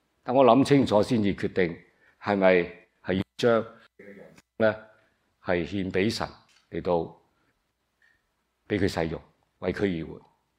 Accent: China; 我们中国人呢就说多一个就不多

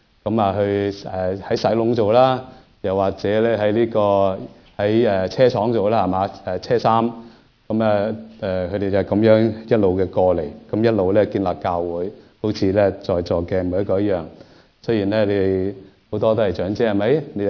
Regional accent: Taishan, Guangdong, China; 我都是台山人嚟嘅，我台山港海嘅。

